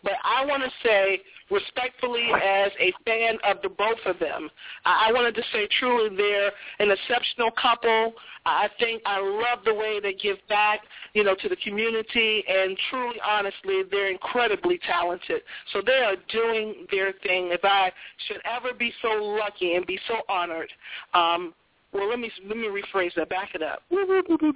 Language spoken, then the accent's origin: English; Massachusetts, United States; I want to let you all know of something that I found out in my hometown of Massachusetts.